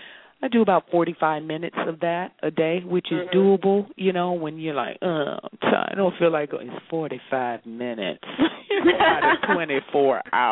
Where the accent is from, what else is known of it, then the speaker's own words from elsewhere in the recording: the South, United States; Listen, I'm from the South, too, you know, and, you know, humble beginnings